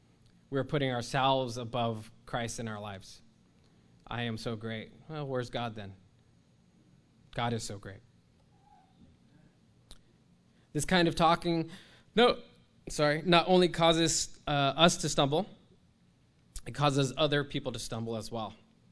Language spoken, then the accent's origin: English; California, United States; I grew up in California, and I grew up near the 605 freeway